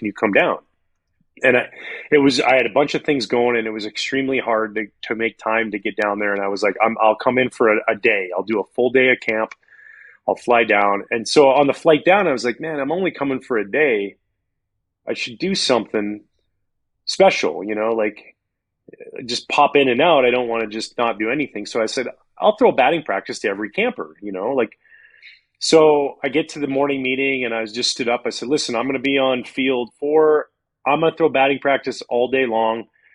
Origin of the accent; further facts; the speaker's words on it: Canada; Like, growing up in Canada, ketchup on scrambled eggs, ketchup on mac and cheese.